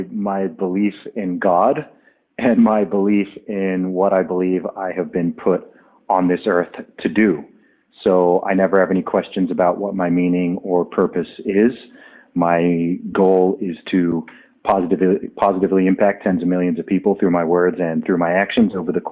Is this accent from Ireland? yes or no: no; Saudi Arabia; You know, if I say I grew up in Saudi Arabia